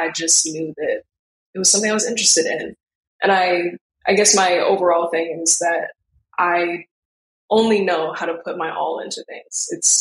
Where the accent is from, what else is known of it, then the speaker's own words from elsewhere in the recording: New York City, New York, United States; When I was younger, I don't think I truly understood how big the city was. But as I grew in high school, I think I came to understand the mentality.